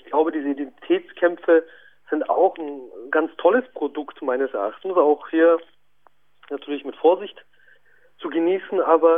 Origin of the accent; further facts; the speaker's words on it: Nuremberg, Bavaria, Germany; Ich fühle mich als Franke mehr als Bayer. Genau dasselbe. Ich bin in Nürnberg geboren, aufgewachsen, also bin ich Franke. Ich bin kein Bayer.